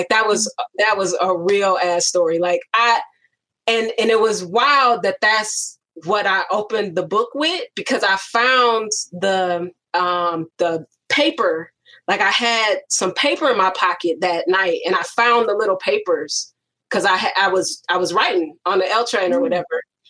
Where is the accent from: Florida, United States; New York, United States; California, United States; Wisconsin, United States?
Wisconsin, United States; Milwaukee; also born or lived in Chicago; I'm originally from Milwaukee, and Midwest. You know, Chicago is right down the street. Okay. And so just have visited Chicago often, but then I moved there for graduate school.